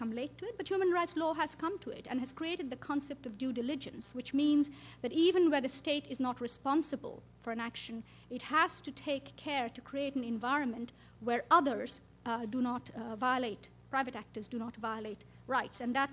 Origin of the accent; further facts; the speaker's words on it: Bangladesh; I'm a woman, I'm an Asian, I'm from Bangladesh.